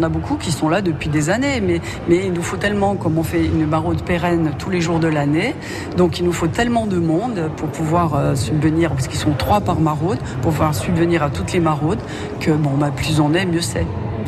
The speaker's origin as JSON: {"language": "French", "region": "Corsica", "country": "France", "said": "Oui, évidemment, surtout chez nous en Corse."}